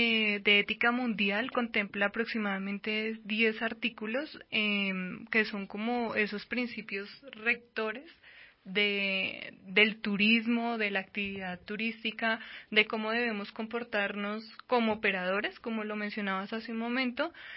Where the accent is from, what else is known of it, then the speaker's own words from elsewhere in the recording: Colombia; para nosotros como colombianos, para nosotros que pertenecemos a la religión católica